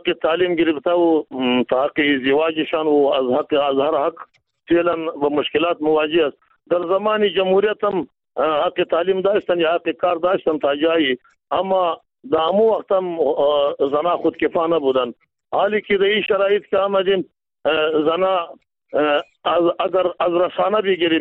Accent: Afghanistan; یکی خو ما افغان هستیم که دود و دستور خود داریم یا کلتور خود داریم

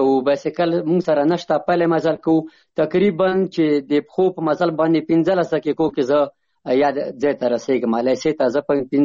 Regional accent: Chamkani, Paktia, Afghanistan; زه د پکتیا ولایت څمکنی ولسوالی یم

